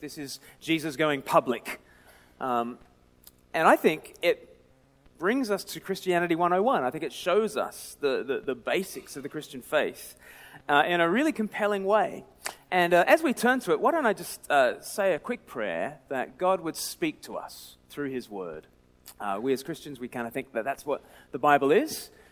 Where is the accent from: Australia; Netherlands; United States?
Australia; I am from Australia, as has been said, but I don't sound like it. I sound like a pom to all the Australians, and I sound like a convict to all the English